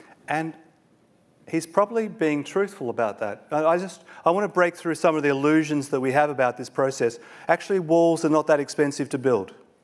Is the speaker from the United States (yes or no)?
no; Australia; I come from Australia and I offer my apologies to you as an Australian.